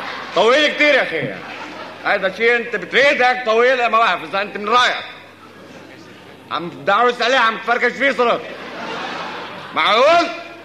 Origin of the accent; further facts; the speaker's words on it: Lebanon; أنا إنسان لبناني،